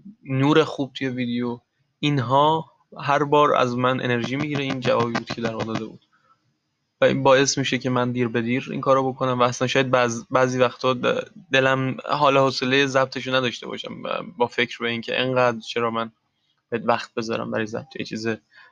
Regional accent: Iran; first language Turkic; Persian is a second language; من چون به زبان ترکی در زبان مادریم هست میدونم

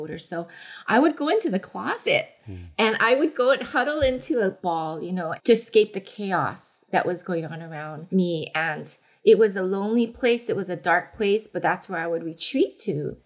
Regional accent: Honolulu, Hawaii, United States; Well, I grew up in a Asian Japanese family, grew up and born and raised in Honolulu, Hawaii.

